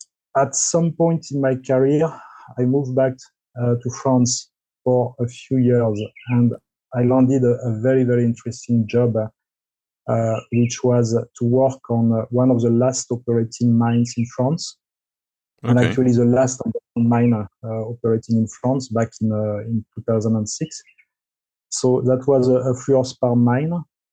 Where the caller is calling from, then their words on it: Maputo, Maputo City, Mozambique; I'm in Maputo.